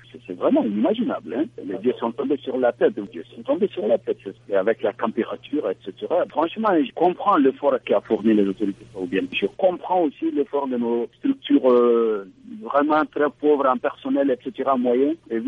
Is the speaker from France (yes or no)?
no; Mali; notamment chez nous au Mali